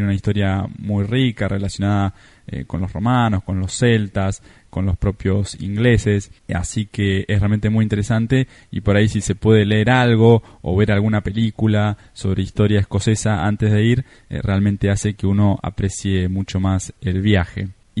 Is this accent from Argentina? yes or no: yes; Argentina; desde Argentina, me gusta mucho viajar, estuve en más de 40 países